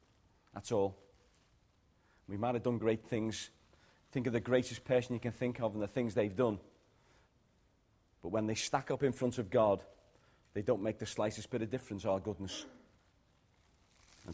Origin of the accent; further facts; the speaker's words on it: England, United Kingdom; born there; And I was born in England, yeah.